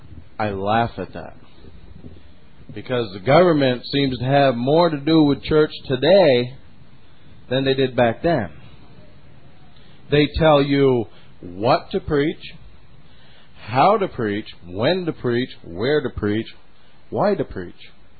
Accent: United States; born there; because thank God I'm an American. I mean, I'd look at some of these other places and I'd go, God, thank you, I was born in America.

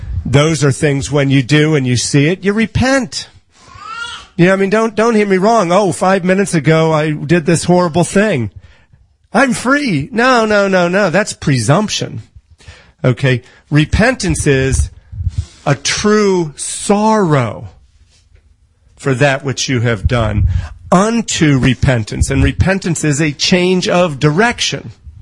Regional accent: Silver Spring, Maryland, United States; Kensington, Maryland, I grew up in Silver Spring, but Kensington had a school called

